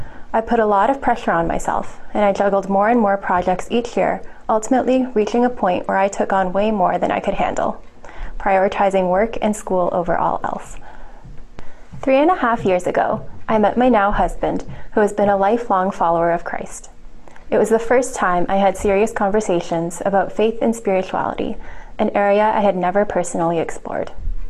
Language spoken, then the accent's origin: English; Ottawa, Ontario, Canada; now in Kingston, Canada; I grew up in Ottawa and have been in Kingston for the last 6 years.